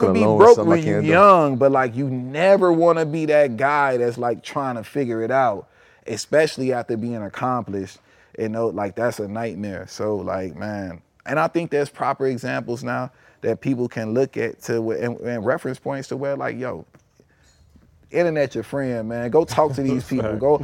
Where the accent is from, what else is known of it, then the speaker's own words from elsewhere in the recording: Chicago, Illinois, United States; I had like the biggest childcare daycare center when I was growing up in Chicago.